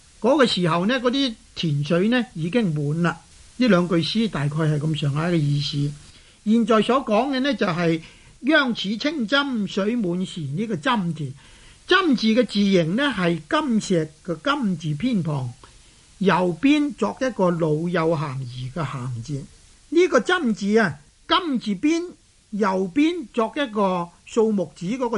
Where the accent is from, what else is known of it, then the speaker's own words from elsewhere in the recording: Guangdong, China; accent: Guangzhou Cantonese; 水面上嗰啲泡沫啊，我哋广州话呢叫佢做泡沫